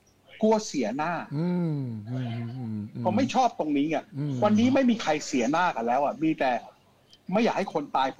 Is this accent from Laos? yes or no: no; United States; now in Thailand; หลายคนรู้ว่าผมเป็นคนที่มาโตที่อเมริกา